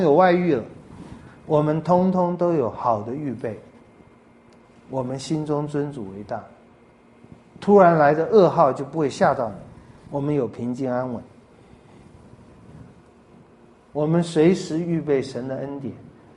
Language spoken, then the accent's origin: Chinese; China; 所以尤其我们中国人啊，最好这个房子就都是这样，银行都是这些，我无灾无望，没有变化，一直到见主面。